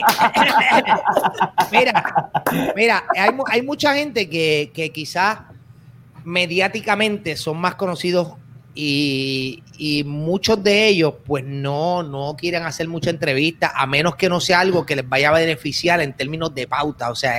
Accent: San Juan, Puerto Rico; born there; Nací en San Juan, Puerto Rico, el 11 de junio, papá.

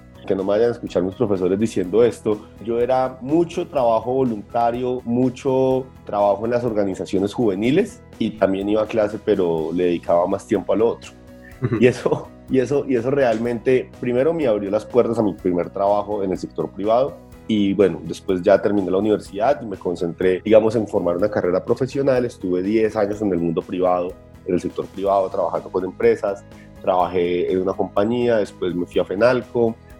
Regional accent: Pereira, Risaralda, Colombia; yo tengo 33 años, soy pereirano

